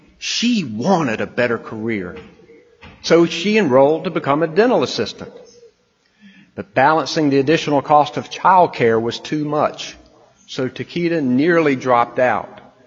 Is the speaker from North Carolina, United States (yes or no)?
yes; North Carolina, United States; growing up in Nash County, I spent my summers in the tobacco field, my Friday nights on the football field, and my Sunday mornings in Sunday school and church. My parents and my rural North Carolina community taught me the value of hard work.